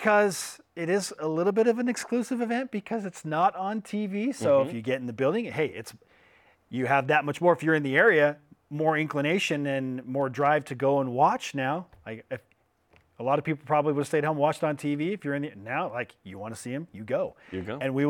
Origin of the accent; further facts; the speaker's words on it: Utah, United States; accent: Utah; also born or lived in California; When I came back from California with my Utah accent, dill or no dill.